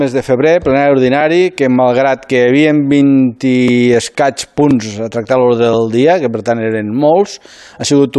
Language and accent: Catalan; Roquetes, Catalonia, Spain; Que tots ens coneixem, tota la gent que som de Roquetes, pel mal nom, més que no pas pels cognoms.